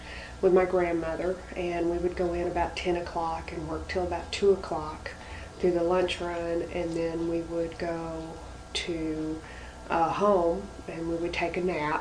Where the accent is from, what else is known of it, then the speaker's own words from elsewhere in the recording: Texas, United States; And let's see, specifically neat about growing up in Texas.